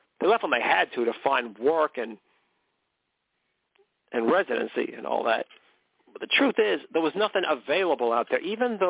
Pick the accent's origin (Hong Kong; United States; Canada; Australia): United States; McKinleyville, California; I was born and raised in McKinleyville, California. McKinleyville, where horses have the right of way. I spent most of my life there, really.